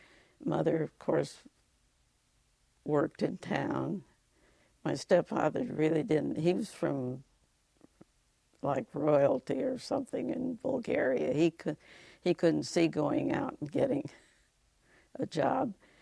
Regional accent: Illinois, United States; also born or lived in River Rouge; that's why I was born in River Rouge, suburb of Detroit, Michigan, and that's why I came right back to Illinois. I was just a baby when I came back

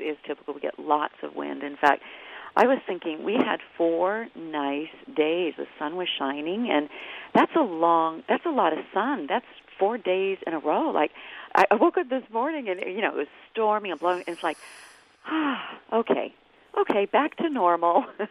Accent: New Hampshire, United States; moved away as an adult; now in Alaska, United States; Yeah, I grew up in New Hampshire.

